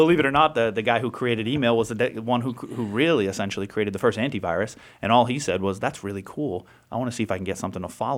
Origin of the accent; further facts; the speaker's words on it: Worcester, Massachusetts, United States; So I was born and raised in Worcester, started my business in Worcester.